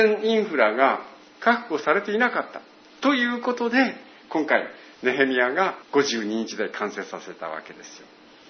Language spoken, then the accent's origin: Japanese; Ichinoseki, Iwate, Japan; now in Sendai, Japan; 私は岩手県一ノ関市なんですけれども、